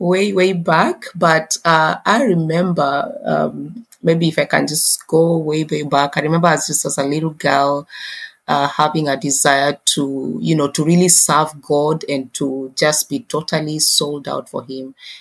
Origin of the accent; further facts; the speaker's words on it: Kenya; now in Zambia; I come from Kenya, but in the past decade, God has given me the opportunity to serve him in the mission field of South Sudan.